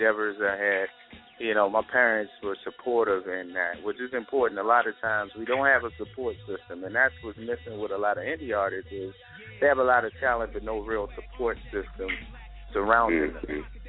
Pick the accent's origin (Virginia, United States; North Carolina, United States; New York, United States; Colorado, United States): New York, United States; Brooklyn; You know, I grew up in Brooklyn, Flatbush, you know what I'm saying? And at the time, it wasn't one of the best of neighborhoods, you know what I'm saying?